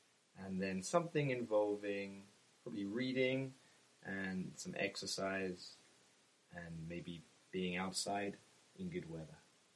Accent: England, United Kingdom; from England.

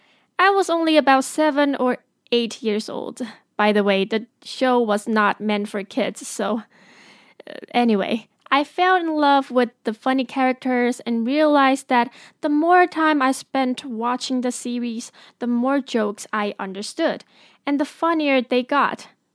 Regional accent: Taiwan; English is a second language; No, I didn't study abroad. I was born and raised in Taiwan and none of my parents speak English.

